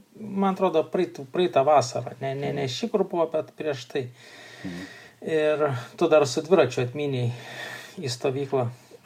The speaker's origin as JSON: {"language": "Lithuanian", "town": "Šiauliai", "region": "Šiauliai County", "country": "Lithuania", "said": "aš esu iš Šiaulių"}